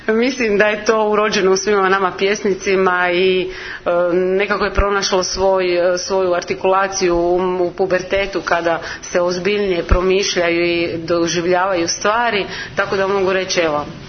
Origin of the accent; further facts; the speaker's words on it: Rijeka, Primorje-Gorski Kotar County, Croatia; dolazim iz Rijeke i šaljem pozdrave svima koji slušaju ovu emisiju